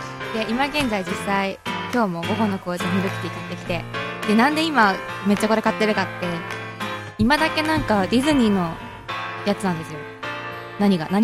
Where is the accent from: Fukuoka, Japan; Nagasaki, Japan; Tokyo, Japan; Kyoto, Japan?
Tokyo, Japan; Minato; also born or lived in Otawara, Tochigi; 大体私東京出身なんですよ一応。港区出身で、 お育ちはね、7年くらいはちょっと栃木県の大田原市というところで育っているんですけれども、まあ出身で東京で一応言ってます。